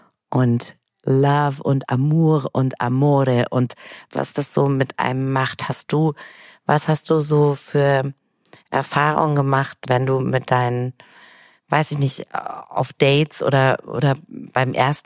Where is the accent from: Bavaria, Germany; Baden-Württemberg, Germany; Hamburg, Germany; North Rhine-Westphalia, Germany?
Hamburg, Germany; aus Hamburg, meiner Heimat. Da gibt es die nämlich und hier in Hessen nicht.